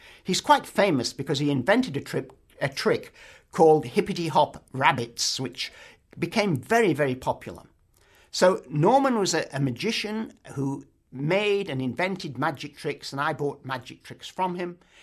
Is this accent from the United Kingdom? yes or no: yes; England, United Kingdom; As I said, I'm English. You can tell that from my accent.